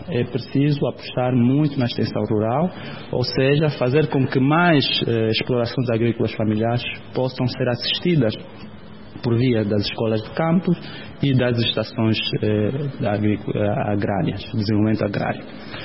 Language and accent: Portuguese; Angola; Nós somos angolanos, conhecemos a nossa realidade do país, não é preciso ninguém nos contar.